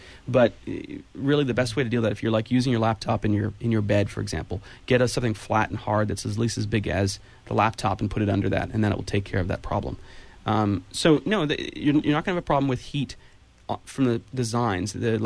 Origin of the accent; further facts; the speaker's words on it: Ben Lomond, California, United States; From my hometown of Ben Lomond, actually.